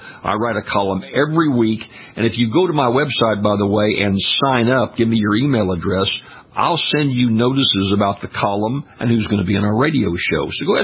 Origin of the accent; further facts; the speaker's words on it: Louisiana, United States; was here in my home state of Louisiana.